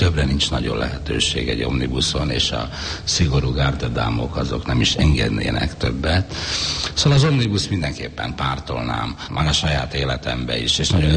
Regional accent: Budapest, Hungary; én személy szerint én egy pesti ember vagyok

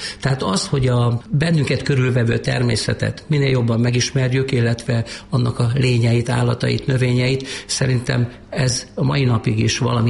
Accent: Máza, Baranya, Hungary; Egy kis baranyai faluban, Mázán nőttem föl, de azt mondom, hogy még ez is egy kis túlzás, mert Mázán az erdőszélen laktunk. Ez a 60-as évek vége, 70-es évek eleje, amikor szüleimmel és hugommal egy szobakonyhában éltünk

